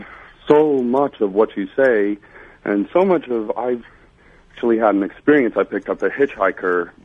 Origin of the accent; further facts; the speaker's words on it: Denton, Texas, United States; I'm from Denton, Texas.